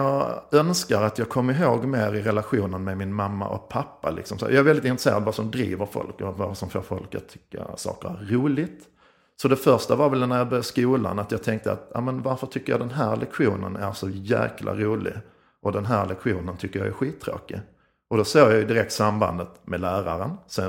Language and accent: Swedish; Skåne, Sweden; accent: Scanian; Men idag är det också lite nervöst, för jag pratar ju skånska.